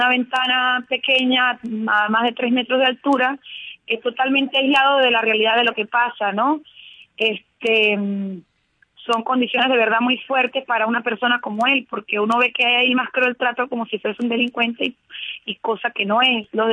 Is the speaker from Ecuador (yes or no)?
no; Venezuela; como somos los venezolanos. Los venezolanos somos personas de espíritu libre, personas trabajadoras, personas que nos gusta producir, personas que nos gusta superarnos, que nos gusta salir adelante.